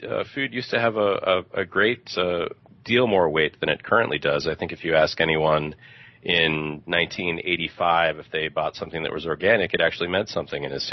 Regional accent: Boston, Massachusetts, United States; while I'm from the Boston area, and so I was situated there, I was also in elementary school at that time

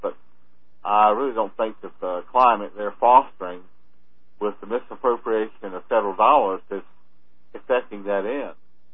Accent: South Carolina, United States; My dad and I used to discuss this with him because he was mayor of my hometown for about 30 years.

